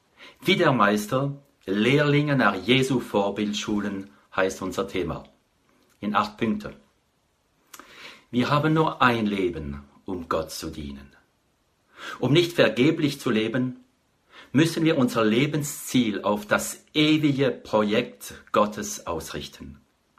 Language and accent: German; France; German is a second language; bin Franzose, wohne in der Gegend von Straßburg.